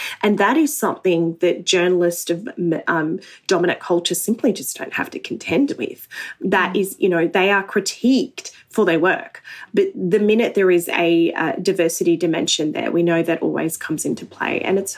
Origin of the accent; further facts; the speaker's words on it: Australia; I can speak to you as an Australian Muslim who's had to contend with so much negative coverage and misleading coverage, frankly, of our community.